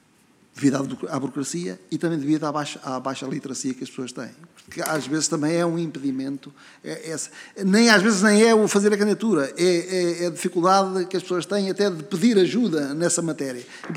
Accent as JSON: {"language": "Portuguese", "town": "Penela", "region": "Centro", "country": "Portugal", "tie": "born or raised there", "lives_now": "Figueiró dos Vinhos, Portugal", "said": "eu sou natural do Conselho de Penela, nem sou natural... Mas o meu, eu vivo em Figueirão dos Vinhos e considero-me um figueirense. Considero-me um figueirense. Também um penelense e um figueirense."}